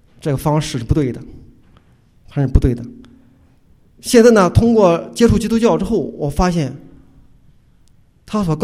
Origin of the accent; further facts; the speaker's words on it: China; 作为一个中国人，一个有传统信仰、传统价值观的中国人